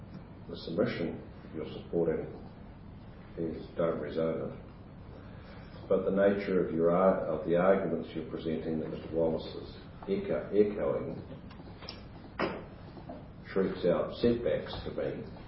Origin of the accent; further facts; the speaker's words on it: Invercargill, Southland, New Zealand; I can remember growing up in Invercargill, standing at the front door and smelling lawnmill about 10 kilometres away.